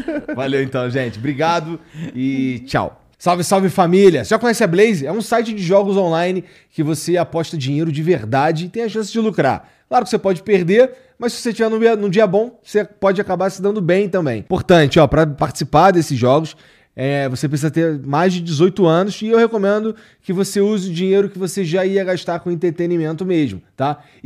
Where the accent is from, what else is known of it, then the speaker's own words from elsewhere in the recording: Rio de Janeiro, Brazil; Eu sou do Rio. Aí, enquanto morava no Rio, tinha alguns eventos que eu precisava vir aqui em São Paulo.